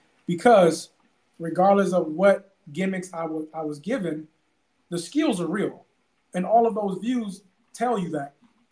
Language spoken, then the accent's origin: English; St. Louis, Missouri, United States; you know, I'm a kid from St. Louis. I just used that … French sommelier stuff to get the door. … from St. Louis.